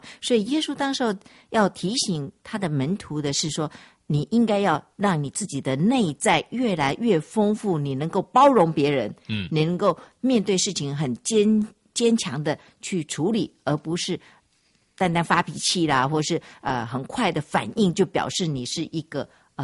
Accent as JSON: {"language": "Chinese", "country": "China"}